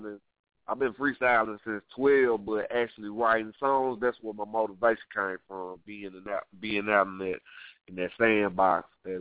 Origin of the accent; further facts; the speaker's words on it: Texas, United States; I'm from Texas. I did that track like around 2008.